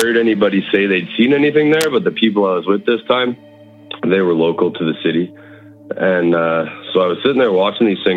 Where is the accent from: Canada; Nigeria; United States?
Canada; Manitoba; I'm from Manitoba.